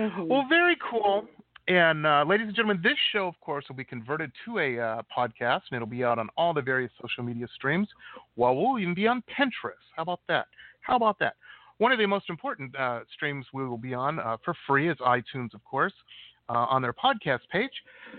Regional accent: New Baltimore, Michigan, United States; And that happens to be the town that I grew up in. So I know we have a lot of listeners from my hometown of New Baltimore there.

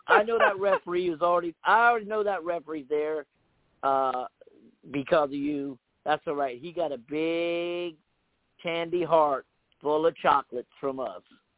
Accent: Charleston, South Carolina, United States; Yeah. I'm from the Charleston, baby, the Chuck.

